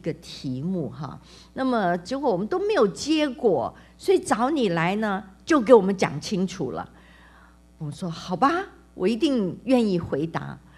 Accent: China; 所以我们华人到了海外，一个一个的努力的结果

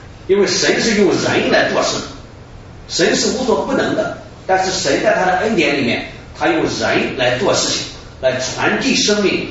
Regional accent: China; 不是说我们中国人所讲的长生不老青春永驻

